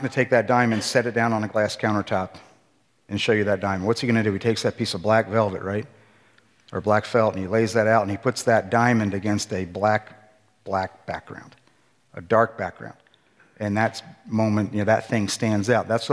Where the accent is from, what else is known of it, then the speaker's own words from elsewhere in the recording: West Chester, Pennsylvania, United States; I'm from Pennsylvania, grew up in the Westchester area, and I received Christ at a camp out in Colorado with Young Life.